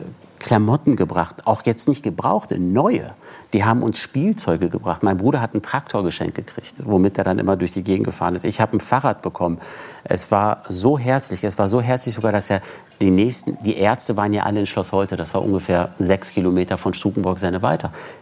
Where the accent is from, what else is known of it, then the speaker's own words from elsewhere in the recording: Tehran, Tehran Province, Iran; now in Germany; Und wir kommen aus Teheran.